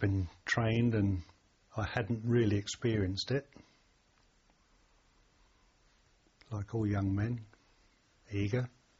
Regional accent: England, United Kingdom; I think the problem was that my accent. I was English, and it didn't seem to go down too well in the Gordons at that time.

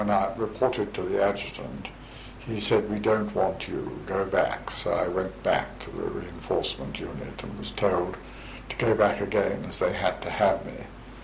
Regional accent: Newcastle-under-Lyme, West Midlands, United Kingdom; born there; I was born in Newcastle, Staffordshire, and went to a prep school, which was a choir school, and then on to Sedbergh Boys' School, which my father went

